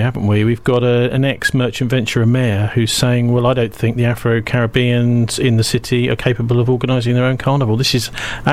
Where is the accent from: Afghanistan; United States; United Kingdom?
United Kingdom; London; now in Bristol, United Kingdom; I feel quite proud to be a bit of a Bristolian. You know, I'm originally a Londoner